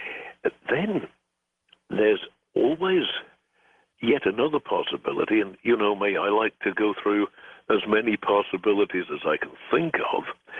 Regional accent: East of England, United Kingdom; now in Wales, United Kingdom; being an Englishman from Norfolk on the opposite side of the country

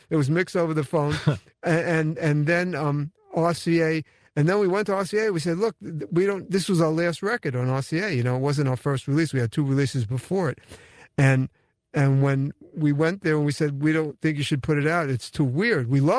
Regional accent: Brooklyn, New York, United States; born there; Yeah, I was born in Brooklyn.

